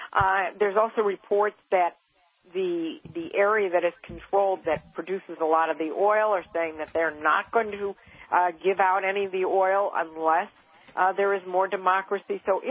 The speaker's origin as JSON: {"language": "English", "town": "Cleveland", "region": "Ohio", "country": "United States", "tie": "born or raised there", "said": "The president is going to be going to my hometown of Cleveland, Ohio on Tuesday."}